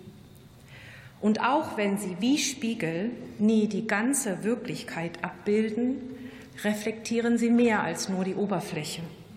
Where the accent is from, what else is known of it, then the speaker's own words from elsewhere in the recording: Germany; born there; denn ich wurde 1976 in der DDR geboren